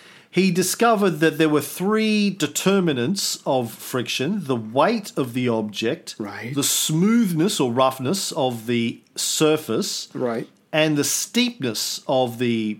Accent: Ireland; But really, look, and I'm Irish. So I can say

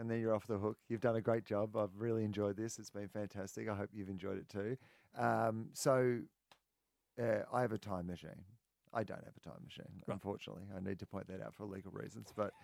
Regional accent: Australia; being an Australian summer

